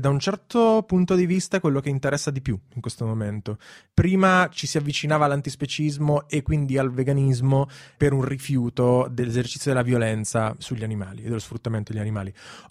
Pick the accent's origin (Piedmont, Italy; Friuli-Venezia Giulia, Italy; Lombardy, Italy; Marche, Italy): Lombardy, Italy; Cremona; Io sono di Cremona